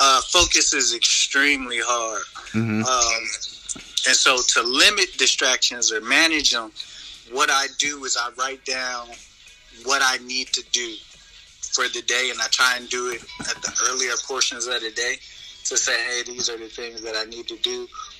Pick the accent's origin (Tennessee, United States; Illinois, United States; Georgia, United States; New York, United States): Illinois, United States; Chicago; now in Dayton, United States; I am from Chicago, Illinois, but I reside in the beautiful Dayton, Ohio area.